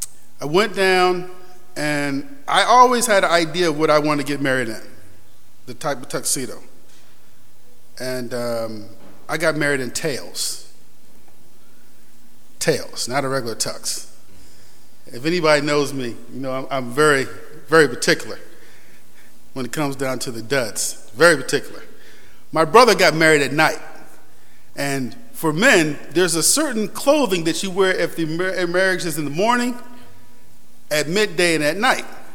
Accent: New York, United States; I don't know any musicians in Florida. I'm from New York.

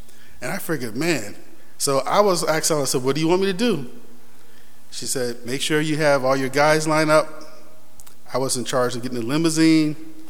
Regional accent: New York, United States; I don't know any musicians in Florida. I'm from New York.

